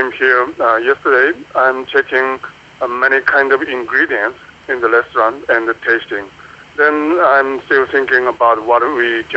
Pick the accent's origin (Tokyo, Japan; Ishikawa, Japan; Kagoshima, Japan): Ishikawa, Japan; Kanazawa; English is a second language; Yes, because my hometown is in Kanazawa. It's located in Japan Sea.